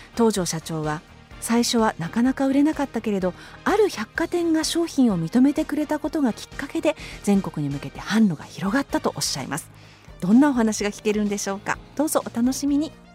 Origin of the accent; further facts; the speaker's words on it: Joetsu, Niigata, Japan; 私は上越出身ですので、